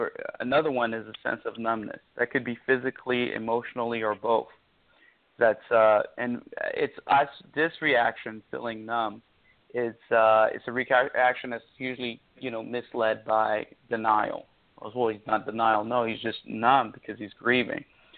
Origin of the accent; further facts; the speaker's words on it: DR Congo; English is a second language; Remember, I'm from Central Africa, the Congo, but I've learned these by behavior, not by words.